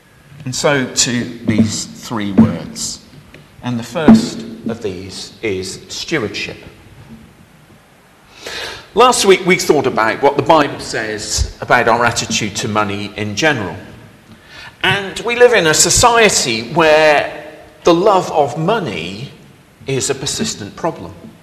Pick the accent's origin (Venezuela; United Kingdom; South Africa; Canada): United Kingdom; The first being British, and on the whole, we don't like talking about money that much.